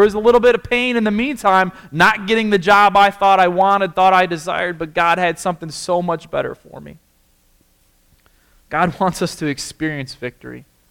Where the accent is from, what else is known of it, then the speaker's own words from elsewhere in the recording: Michigan, United States; when I was back in Michigan, and maybe you've enjoyed this whole sermon until I said I'm from Michigan